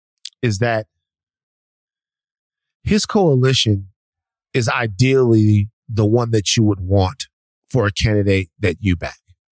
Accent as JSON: {"language": "English", "region": "the South", "country": "United States", "said": "I said Iran, it's Iran. I'm sorry, but I'm from the South."}